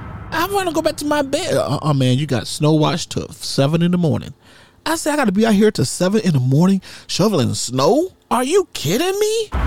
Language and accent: English; Mississippi, United States; Now, remember, I'm from Mississippi. I don't really see snow much. I don't live in the northern part of Mississippi. So I really don't see a lot of snow where I'm from.